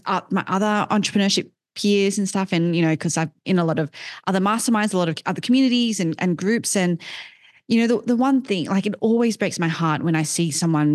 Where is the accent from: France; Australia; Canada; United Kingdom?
Australia; Sydney, New South Wales; now in Austin, United States; So I, you know, grew up in Australia, in Sydney, Australia.